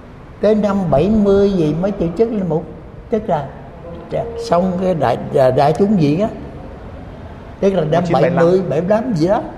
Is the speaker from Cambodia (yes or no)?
yes; Phnom Penh, Cambodia; tôi nhớ là bà khoảng tôi 7-8 tuổi gì đó, mà lúc đó ở quê tôi ở Phnom Penh, tức là thủ đô Campuchia đó.